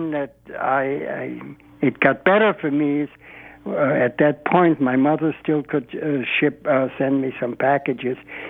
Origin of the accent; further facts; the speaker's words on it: Austria; born or raised there; also born or lived in Vienna